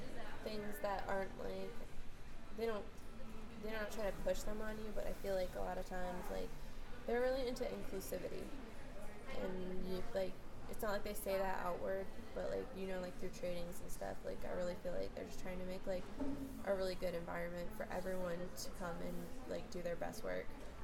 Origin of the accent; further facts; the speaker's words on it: Massachusetts, United States; I was never deployed, so I was in Maryland. I'm from Massachusetts.